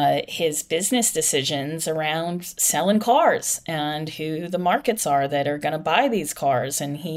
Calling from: Ireland; I'm calling you from Ireland right now.

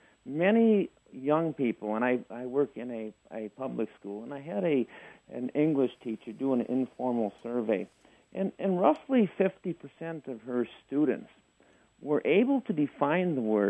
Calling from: Dodgeville, Wisconsin, United States; I'm calling from Dodgeville, Wisconsin.

